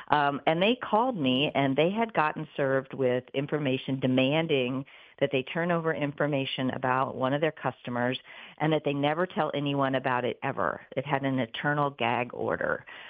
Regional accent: Iowa, United States; So I'm from Iowa. So I'm a Midwest girl at heart.

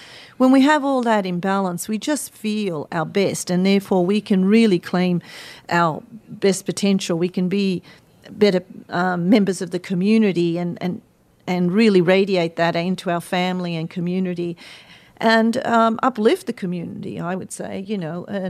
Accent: Australia; And I grew up in Australia, as I said. And so back then, even in Australia, we still had a very strong mind-body-spirit community.

